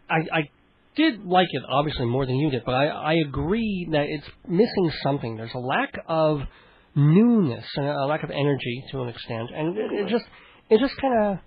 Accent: Brooklyn, New York, United States; born there; I was born in Brooklyn.

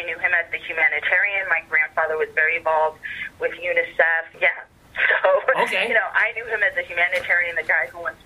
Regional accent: Los Angeles, California, United States; I grew up literally in Hollywood, in old Hollywood.

